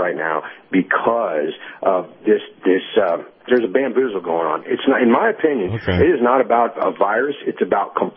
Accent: United States; Personally, as an American, I am completely livid at this

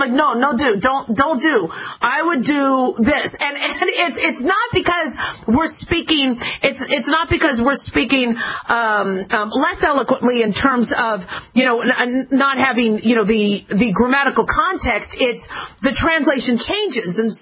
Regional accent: United States; born there; English is supposed to be my first language, right? You know, I was born in America. You know, my mom spoke English, but she spoke very quickly

